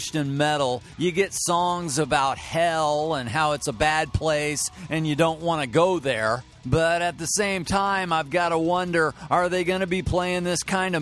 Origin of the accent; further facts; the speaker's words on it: Nevada, Missouri, United States; And I am from Nevada, Missouri. I went to high school there, and so did my dad.